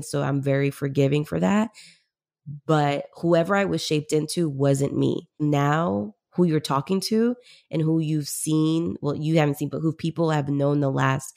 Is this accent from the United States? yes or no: no; Peru; moved away; but I came from Peru originally in the 90s. We migrated here.